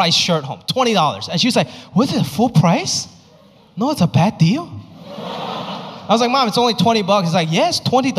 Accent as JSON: {"language": "English", "country": "Hong Kong", "lives_now": "United States", "said": "whenever I tell people I'm from Hong Kong, this is always the first thing they say."}